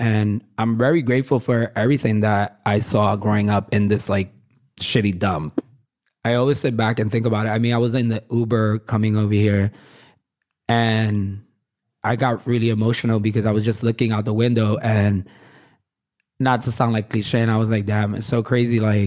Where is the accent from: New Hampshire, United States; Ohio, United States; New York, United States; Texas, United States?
New York, United States; New York City; I'm born and raised in Williamsburg.